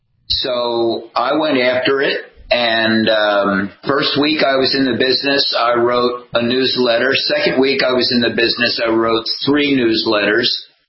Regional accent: East Coast, United States; I grew up on the East Coast.

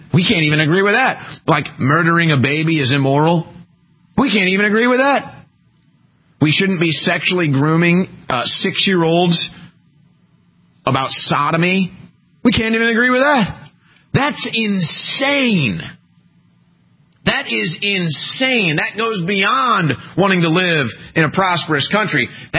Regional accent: United States; I'm an American patriot. I love the American way of life.

